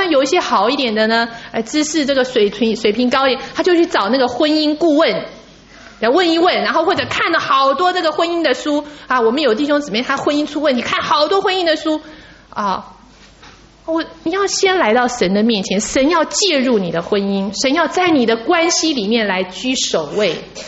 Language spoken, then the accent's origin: Chinese; China; 我们中国人特别讲关系啊，表哥表妹、堂哥堂啊，一大堆啊。